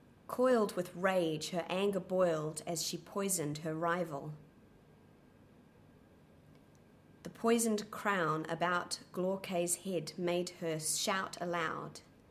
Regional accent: Nelson, New Zealand; also born or lived in Wellington; I was born in Nelson, which is the top of the South Island of New Zealand. And it's quite warm and sunny there and quite lovely. And I lived there until I went to university in Wellington, which is the bottom of the North Island.

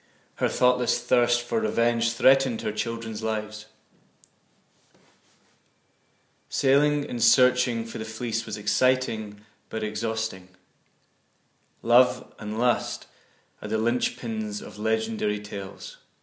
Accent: Nairn, Scotland, United Kingdom; also born or lived in Cape Town, South Africa / Dundee; I was actually born in Cape Town, South Africa, but I only lived there for the first year of my life, and then I was brought up and raised in Nairn, just outside Inverness in the Highlands of Scotland.

